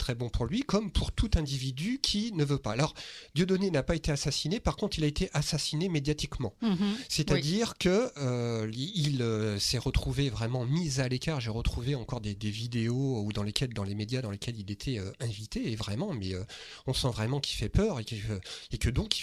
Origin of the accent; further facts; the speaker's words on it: France; vu que je suis français et qu'on a un humoriste en France qui a beaucoup de succès